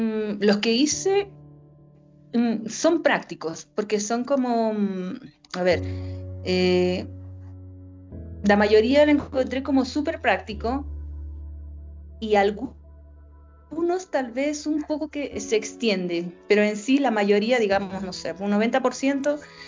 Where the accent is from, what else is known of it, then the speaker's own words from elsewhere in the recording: Peru; now in Chile; La verdad que soy de Perú, radico como 15 años aquí en Chile.